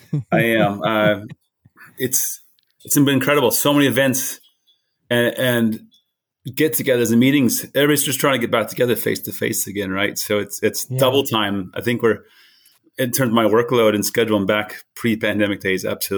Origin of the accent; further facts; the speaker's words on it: New Hampshire, United States; I grew up in New Hampshire and fell in love with the outdoors just growing up in New Hampshire.